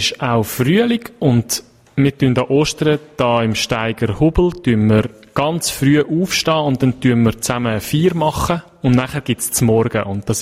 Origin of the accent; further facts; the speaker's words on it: Zurich, Switzerland; Ich komme aus der Schweiz, aber wenn du es genau wissen willst, aus Zürich.